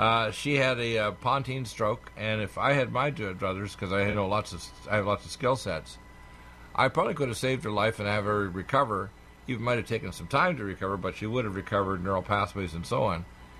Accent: Detroit, Michigan, United States; born there; Well, I'm an American. I was born in Detroit, and my mom was born in North Dakota, and I have American relatives like in Boston and elsewhere.

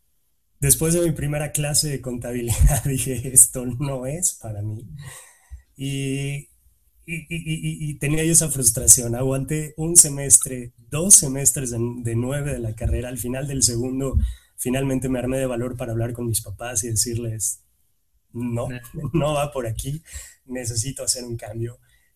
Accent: Mexico; soy mexicano, por el acento no lo habían notado. Estoy en este momento transmitiendo en vivo desde casa, desde mi oficina en casa en la ciudad de Querétaro, un par de horas al norte de la Ciudad de México. Tengo 35 años

